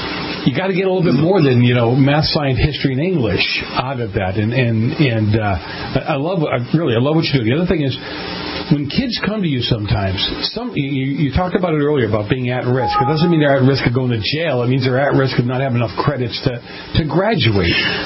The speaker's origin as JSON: {"language": "English", "town": "Boston", "region": "Massachusetts", "country": "United States", "tie": "born or raised there"}